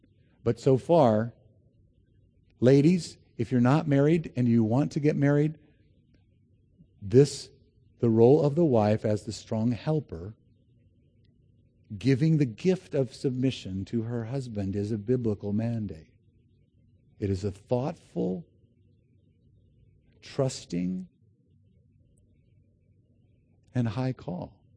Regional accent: United States; I'm an American. I don't know where my blind spots are.

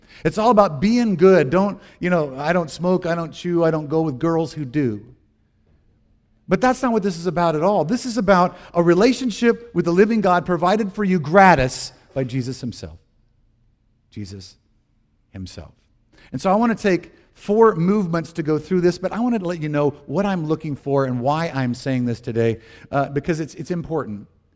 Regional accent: Deep South, United States; I grew up in the Deep South, in the Bible Belt.

